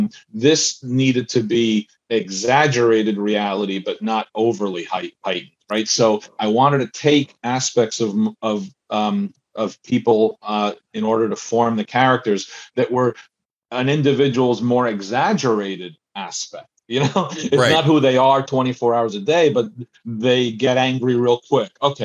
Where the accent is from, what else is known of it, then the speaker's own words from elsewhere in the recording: New Jersey, United States; I'm from Jersey. We're going to know it.